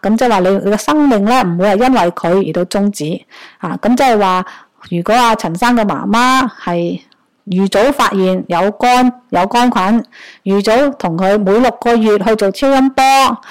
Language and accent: Cantonese; China; 尤其是我哋中国人咧，就要啊要明白呢